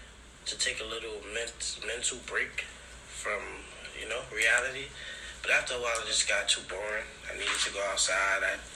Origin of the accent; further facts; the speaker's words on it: New York, United States; New York. America.